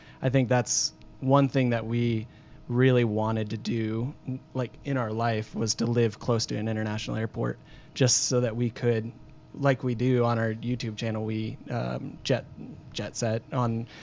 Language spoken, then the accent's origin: English; Iowa, United States; Well, I'm from Iowa. She's from Louisiana. We both got called to go to Hillsong College in Sydney, Australia.